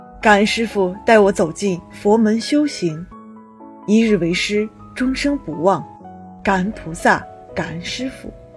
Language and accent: Chinese; Malaysia; 我是来自马来西亚的同修